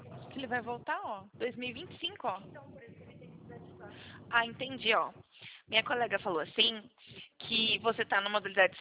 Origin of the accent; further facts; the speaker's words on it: São Carlos, São Paulo, Brazil; Sou de São Carlos.